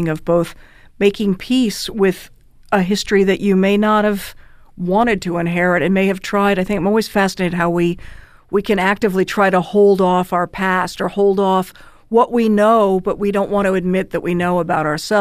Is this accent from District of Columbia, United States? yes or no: yes; Washington, District of Columbia, United States; The magical realism, honestly, of growing up in Washington, D.C. was enough to get started on.